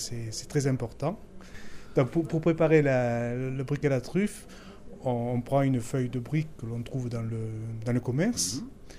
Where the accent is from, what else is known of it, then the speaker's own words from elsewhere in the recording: Tunisia; born there; Donc, personnellement, je suis né en Tunisie.